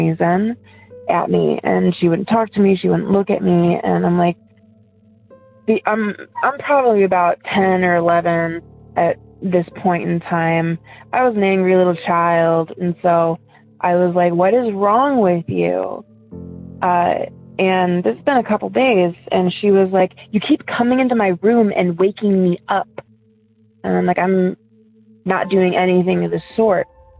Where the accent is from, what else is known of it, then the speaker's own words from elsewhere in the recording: Ohio, United States; I'm from Ohio.